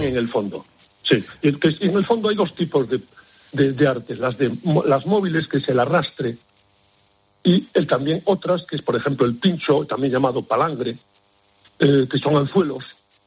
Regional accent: Galicia, Spain; en mi tierra, en Galicia

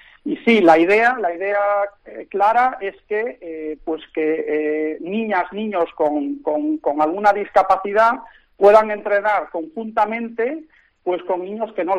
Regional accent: Germany; yo me crié en Alemania, viví allí muchos años

